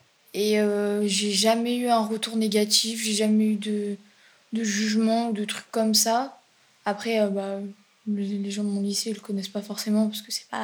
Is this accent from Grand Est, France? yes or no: no; Auvergne-Rhône-Alpes, France; j'ai 16 ans, je viens de la Drôme.